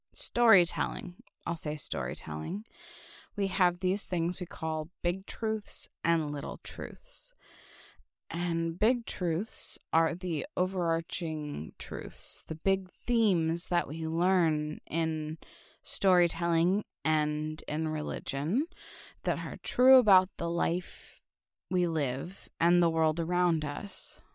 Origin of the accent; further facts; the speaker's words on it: the South, United States; So, I grew up in the Bible Belt in the South, and so I grew up religious as a part of a religious family.